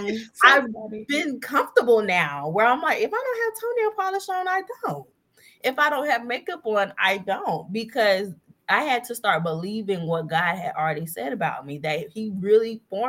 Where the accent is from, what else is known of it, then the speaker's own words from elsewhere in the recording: Lawton, Oklahoma, United States; I'm from Lawton, Oklahoma, which is a military town. It's near Fort Sill, which is the largest artillery base.